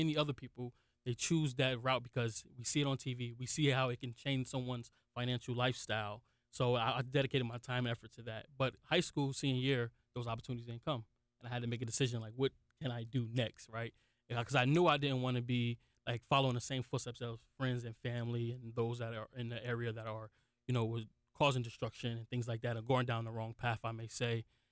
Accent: Newark, New Jersey, United States; because people always ask me, how was it growing up in Newark, New Jersey?

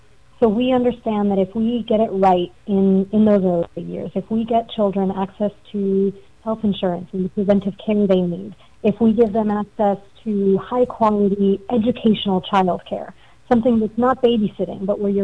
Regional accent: Florida, United States; I am from Florida originally and wanted to make an impact more close to home.

